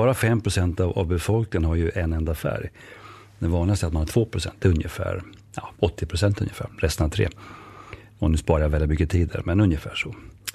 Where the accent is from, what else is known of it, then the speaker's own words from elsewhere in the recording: Norrland, Sweden; accent: northern; Kanske hörs på min dialekt att jag kommer norrifrån. När jag blev ivrig så brukar det komma igenom mer.